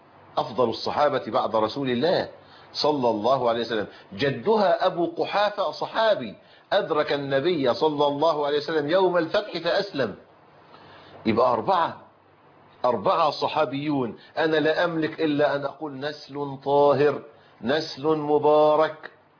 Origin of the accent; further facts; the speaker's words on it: Egypt; احنا عندنا في مصر، انا لا اعتقد ان الجزارين عندنا ينحرون الابل، لكنهم يذبحونها بالسكين.